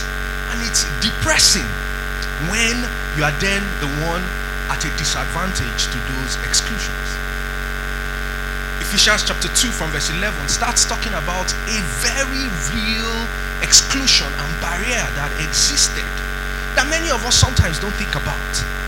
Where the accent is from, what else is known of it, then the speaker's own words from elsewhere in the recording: Kogi, Nigeria; And then I said, I'm from Kogi State.